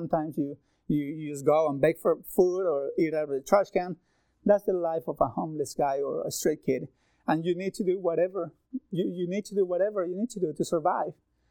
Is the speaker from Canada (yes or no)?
no; Bolivia; I grew up in Bolivia